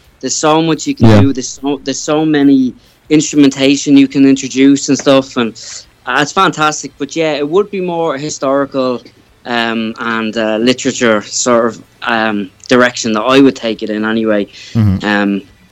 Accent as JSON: {"language": "English", "country": "Ireland", "said": "I'm Irish and I live in Ireland, but I have a lot of my genealogy and my ancestry would be from Scandinavia, Norway, and Finland."}